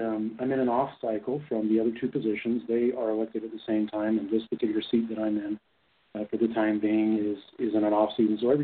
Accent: California, United States; also born or lived in Salt Lake Valley, Utah; I was raised in Salt Lake Valley at a young age. The family homestead, what was left of it, needed to be sold in order for an expansion of Freeway 215. My mom and I, we ended up going to Southern California, where I consider I was raised.

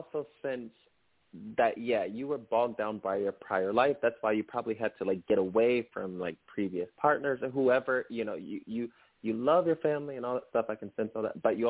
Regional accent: New York City, New York, United States; now in Austin, United States; I'm from New York City, actually. But yeah, I'm from New York City, but I'm actually living in Austin.

